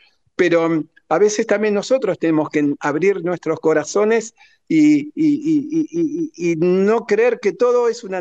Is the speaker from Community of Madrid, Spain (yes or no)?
no; Catalonia, Spain; also born or lived in Argentina; soy español, nacido en Argentina, catalán, de religión judía, y soy de este país, de este lugar, de esta comunidad